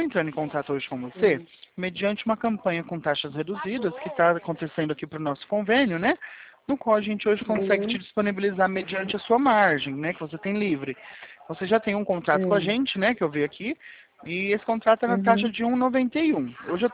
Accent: Presidente Prudente, São Paulo, Brazil; sou de Presidente Prudente, no interior de São Paulo.

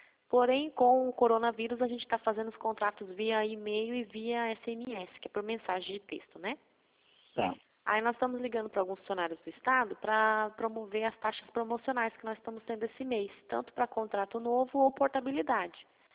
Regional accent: Ponta Porã, Mato Grosso do Sul, Brazil; Eu sou aqui de Ponta Porã

